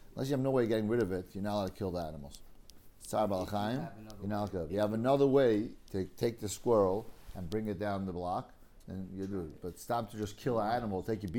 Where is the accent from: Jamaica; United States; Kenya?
Kenya; born there; I was born in Kenya. I can't be present.